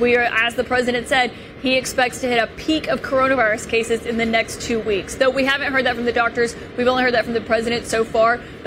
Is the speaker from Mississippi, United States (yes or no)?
no; Alabama, United States; That certainly is happening in my home state of Alabama.